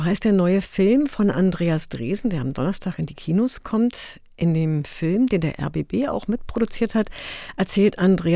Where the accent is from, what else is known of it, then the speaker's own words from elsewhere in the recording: West Berlin, Berlin, Germany; Ich komme aus West-Berlin